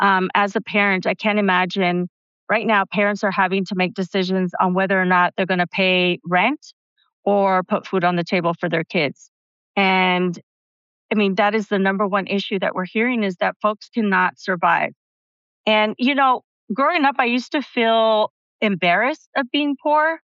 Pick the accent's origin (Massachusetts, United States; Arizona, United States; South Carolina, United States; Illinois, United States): Arizona, United States; Here in Arizona, we call it Access. And I would tell you, I am an Access kid. I grew up on Medicaid because my parents worked really hard and couldn't make ends meet.